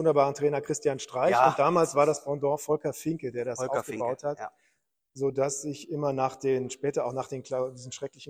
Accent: Aachen, North Rhine-Westphalia, Germany; Also in meiner Heimatstadt Aachen habe ich dann in den ersten Semesterferien

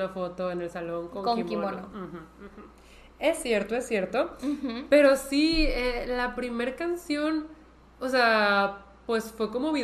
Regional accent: Mexico; había muchos mexicanos que vinimos a la boda de Kana.

